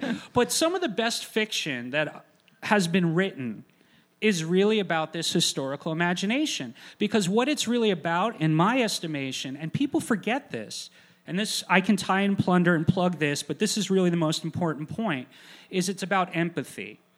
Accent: Miami, Florida, United States; are a big influence of mine because I grew up in Miami in the 80s.

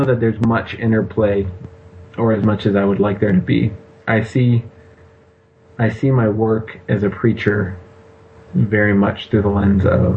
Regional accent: Oaxaca, Mexico; moved away as an adult; also born or lived in Mexico City; I was born in Mexico City, and I lived in Oaxaca, Mexico until I was 18.

